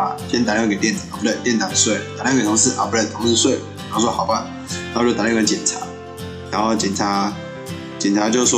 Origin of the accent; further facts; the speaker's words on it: central Taiwan, Taiwan; 那因为我本来是中部人嘛